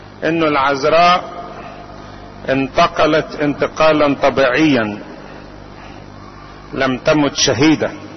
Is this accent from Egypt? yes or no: yes; Egypt; أن يعيدها علينا وعلى بلادنا مصر والعالم كله